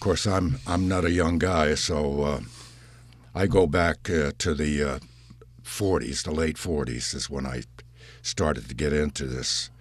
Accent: Albany, United States; I'm from Albany.

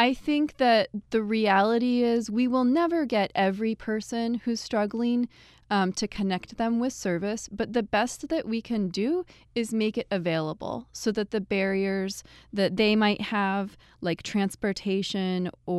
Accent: Colorado, United States; So I grew up in Colorado and I didn't really think about it at the time

